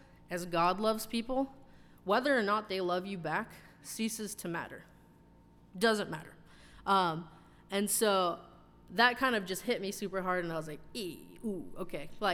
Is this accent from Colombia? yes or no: no; California, United States; And I would be like, hey, us too, I'm from California, whatever.